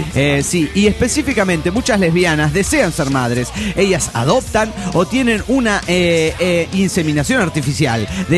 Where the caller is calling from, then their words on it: State of Mexico, Mexico; del Estado de México.